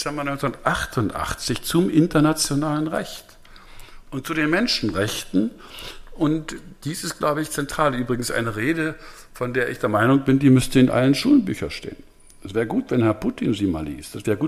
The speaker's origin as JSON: {"language": "German", "country": "Germany", "tie": "born or raised there", "said": "Ich selbst, wie Sie wissen und eben nochmal gehört haben, bin in einer Diktatur aufgewachsen in der DDR"}